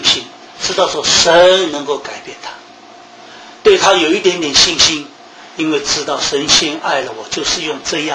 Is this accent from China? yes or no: yes; China; 我觉得这句话我们中国人读起来比较容易啊